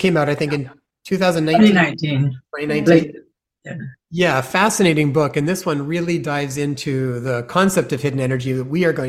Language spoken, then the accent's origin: English; British Columbia, Canada; we found that you're not too far from us in Canada here, we thought that's actually really exciting. I grew up in the Okanagan